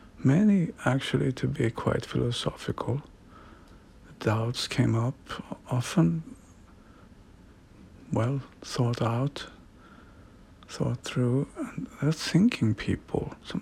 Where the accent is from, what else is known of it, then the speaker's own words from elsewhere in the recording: Stockholm, Stockholm County, Sweden; the capital of Sweden, which is my hometown.